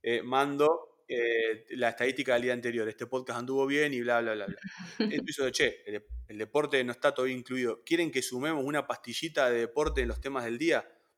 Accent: Santa Fe, Argentina; Si yo te hablo como santafesino

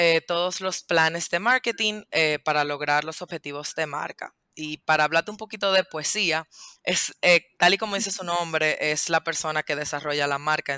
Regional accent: Dominican Republic; Miren, yo soy dominicana, estudié administración de empresas.

